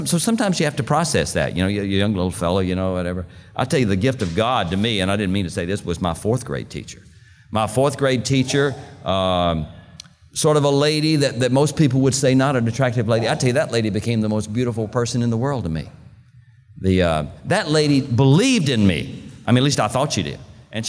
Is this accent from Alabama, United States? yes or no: yes; Montgomery, Alabama, United States; You know, I was I'm from Montgomery, Alabama. I lived here for 33 years.